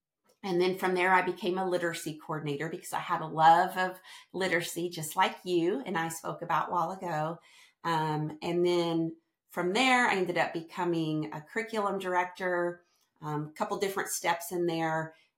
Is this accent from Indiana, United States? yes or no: yes; Tell City, Indiana, United States; little bitty city in southern Indiana called Tell City. So I'm right on the Kentucky border if you hear my accent.